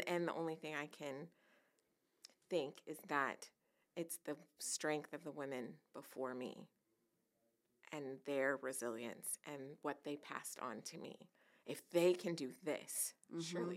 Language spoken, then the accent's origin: English; Sacramento, California, United States; So I grew up in Sacramento, California. I grew up right in the middle of the Valley High Crips and the Meadowview Bloods.